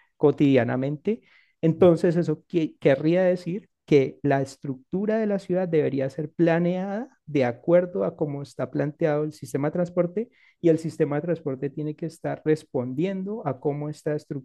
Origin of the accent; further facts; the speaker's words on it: Cali, Valle del Cauca, Colombia; Yo soy de Cali y allá tenemos